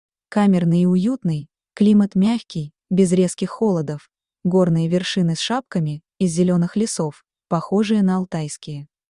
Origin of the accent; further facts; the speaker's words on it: Siberia, Russia; also born or lived in Yakutia; я выросла в Сибири. Родилась же еще дальше от тепла, в Якутии.